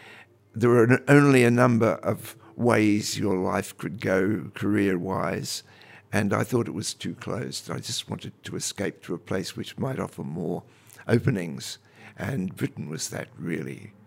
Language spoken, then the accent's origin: English; Brisbane, Queensland, Australia; also born or lived in Tuscany; when I was growing up in Brisbane, it was a wonderful place for a writer to grow up in.